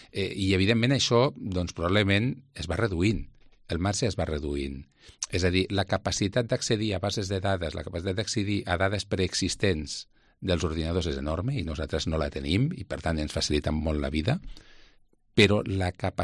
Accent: Lleida, Catalonia, Spain; jo que sóc fill de Lleida

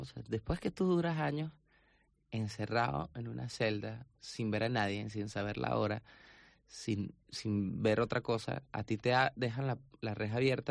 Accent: Venezuela; Me quitaron todos los documentos. O sea, en teoría, según ellos, no soy venezolano.

